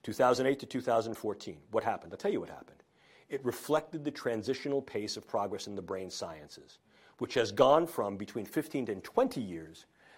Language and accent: English; New York, United States; accent: New York; as you could tell from my New York accent